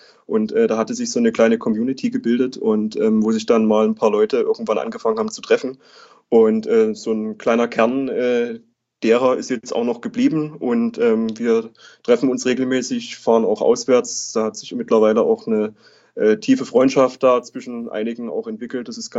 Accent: Saxony, Germany; Ich komme aus der Region, wohne auch aktuell jetzt wieder in Dresden und bin auch in der Region aufgewachsen.

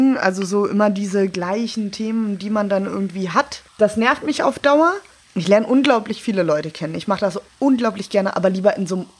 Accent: Berlin, Germany; Ich bin eine Berlinerin

